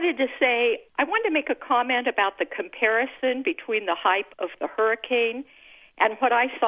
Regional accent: California, United States; now in Florida, United States; I live in Florida now, but I'm from California, so I've experienced both big earthquakes and hurricanes firsthand.

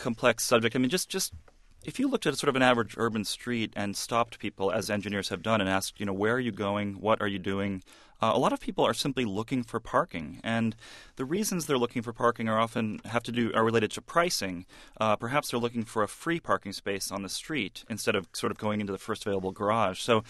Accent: New York City, New York, United States; Yes, which is already sort of easy as a New Yorker because, you know, New Yorkers, we are a minority, the car-owning New Yorker.

